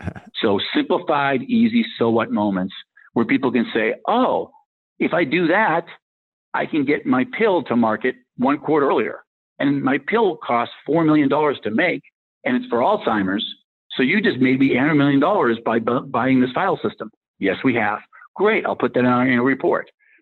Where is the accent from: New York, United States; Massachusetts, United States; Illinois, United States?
Massachusetts, United States; Rockland; Well, I grew up in Rockland, Massachusetts. It's south of South Boston, so not quite Goodwill Hunting, but kind of near there.